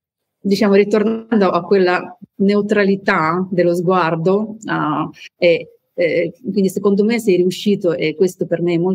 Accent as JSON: {"language": "Italian", "country": "Ukraine", "second_language": "Italian", "said": "io da Ucraina, da persone che ha vissuto in prima linea diciamo, la tragedia di Mariupol"}